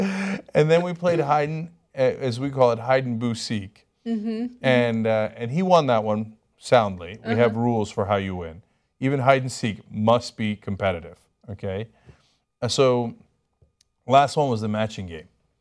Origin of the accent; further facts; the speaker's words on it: Turkey; my best friend growing up in Turkey